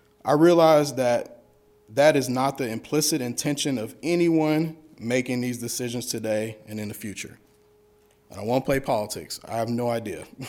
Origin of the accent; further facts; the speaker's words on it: Kansas City, Kansas, United States; It's something I did not have growing up in Kansas City, Kansas, USD 500.